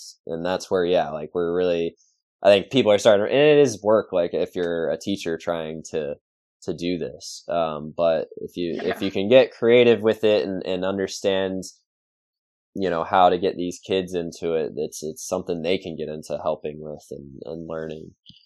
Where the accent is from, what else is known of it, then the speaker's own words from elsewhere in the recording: Florida, United States; That whole kind of background of how I grew up in Florida and being on the reef snorkeling